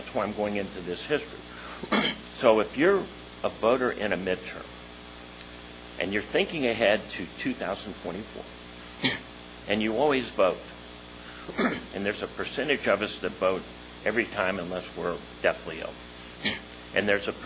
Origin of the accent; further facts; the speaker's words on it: Arizona, United States; So I'm going to start with my home state of Arizona.